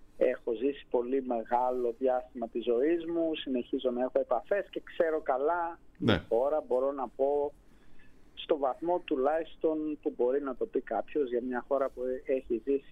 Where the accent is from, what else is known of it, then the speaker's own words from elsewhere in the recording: Paris, Île-de-France, France; Εγώ μεγάλωσα στη Γαλλία, πήγα σχολείο στη Γαλλία, πήγα πανεπιστήμιο στη Γαλλία, πήρα το διδακτορικό μου από τη Γαλλία και έζησα σχεδόν το 1/3 της ζωής μου εκεί.